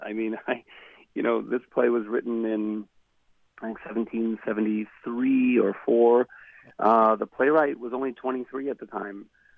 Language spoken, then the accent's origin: English; Chicago, Illinois, United States; born there; also born or lived in Los Angeles / Milwaukee / Arizona; I was born in Chicago, and I've lived in Los Angeles, and I've lived overseas in various places, and I lived in Milwaukee, and I've lived in Arizona.